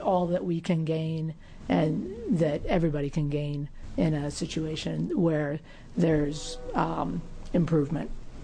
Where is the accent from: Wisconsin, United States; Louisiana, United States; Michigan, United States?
Wisconsin, United States; Madison; I'm from Madison, Wisconsin.